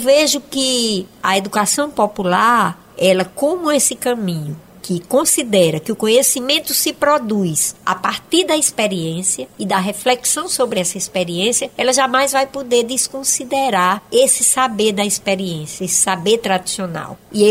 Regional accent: Rio Grande do Norte, Brazil; born there; now in Ceará, Brazil; eu sou nordestina, sou do Rio Grande do Norte, de nascença, e vivo desde 94 no Ceará.

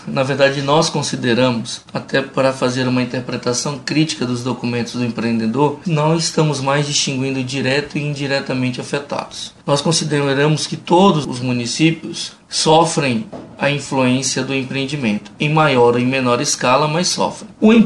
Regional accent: Altamira, Pará, Brazil; no meu caso, que sou de Altamira, criado, jogando bola, convivendo com muitos que foram...

